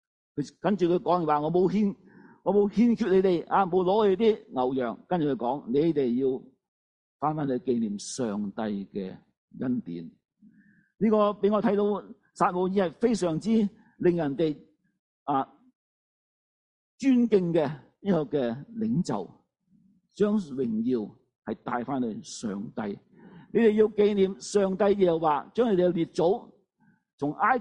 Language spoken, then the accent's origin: Chinese; Hong Kong; 我中国人香港人喜欢加几句英文啊